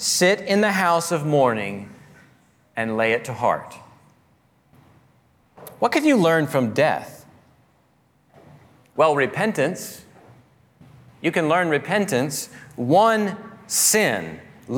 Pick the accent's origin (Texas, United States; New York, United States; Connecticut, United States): Texas, United States; I grew up in South Texas, brush country, lots of Texas today for some reason.